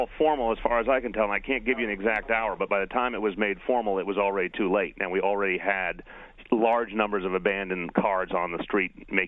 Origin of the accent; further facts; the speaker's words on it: New York City, New York, United States; but I can tell you as a New Yorker, the response is very different than anything I've seen in the last decade or two.